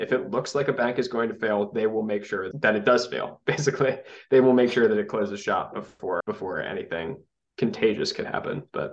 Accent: California, United States; And unfortunately, as a Californian, like I feel like California and the startup economy are two of the areas where credit will actually end up tightening most severely.

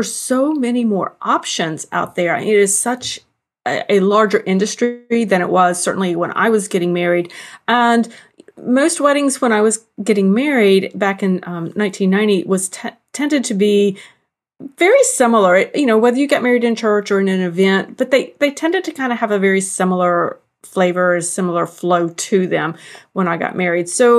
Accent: the South, United States; even though I grew up in the South, you grew up in the Midwest

